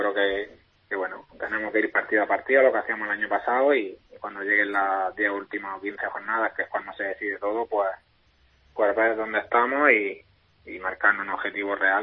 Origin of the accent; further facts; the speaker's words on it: Berja, Andalusia, Spain; Estamos hablando de Berja. Estuve en categoría infantil y en cadete me fui a un pueblo que hay cerca también, que es Ejido